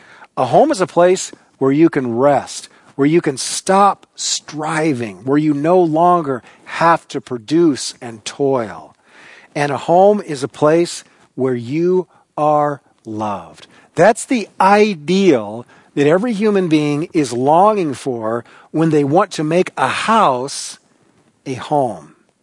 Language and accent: English; Newton, Iowa, United States; I grew up in my hometown of Newton, Iowa. It's about 30 miles east of Des Moines, right there on Interstate 80.